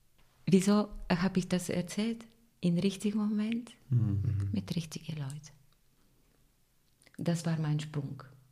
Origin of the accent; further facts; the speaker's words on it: Bulgaria; German is a second language; Meine schwierigsten Auftritte sind in meiner Heimat. Weil man stellt sich die Frage, man will nicht die Menschen enttäuschen. Ich habe am wenigsten gesungen in Bulgarien. Und auch habe ich Respekt. Obwohl ich bin Artistikdirektorin in Stara Zagora. Aber nicht, ich lebe nicht in Bulgarien